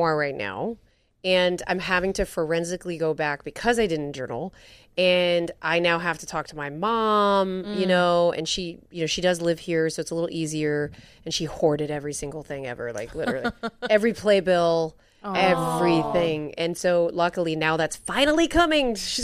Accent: New York, United States; also born or lived in Connecticut / Los Angeles; And I'm a Yankee, really. Okay. I'm from New York, Connecticut, Italian girl. Lived in LA for a bit

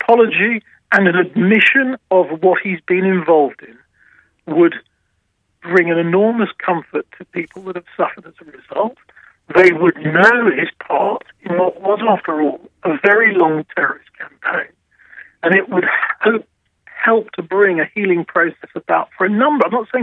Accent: Windsor, South East England, United Kingdom; Well, I was born in Windsor. It's my hometown.

